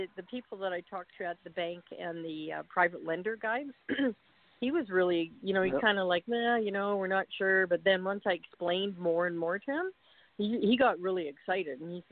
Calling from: Toronto, Ontario, Canada; from Canada. And I was wondering, I know that you have some contacts up in Canada here. I'm up in like the Toronto area.

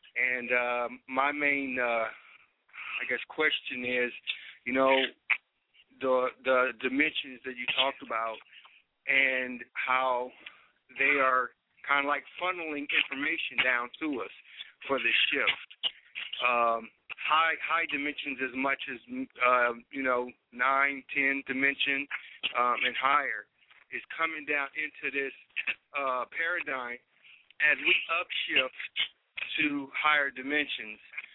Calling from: California, United States; I'm calling from California.

